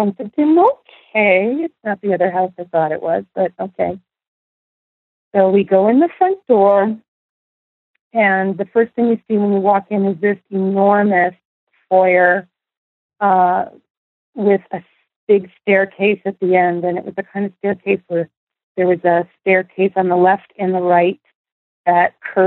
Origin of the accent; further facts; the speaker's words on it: North Salem, New York, United States; I grew up in North Salem, New York, which is in northern Westchester on the Connecticut border.